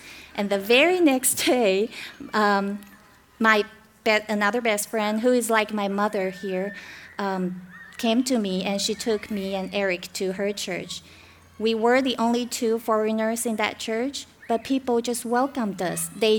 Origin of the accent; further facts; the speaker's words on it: Taiwan; Yeah, I was born in Taiwan, grew up there.